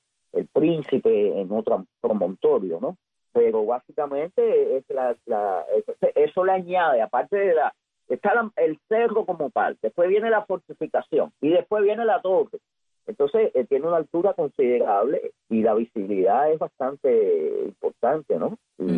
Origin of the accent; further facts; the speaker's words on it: Havana, Cuba; yo soy habanero del Vedado, de Cojima. En el Vedado se oye el cañonazo.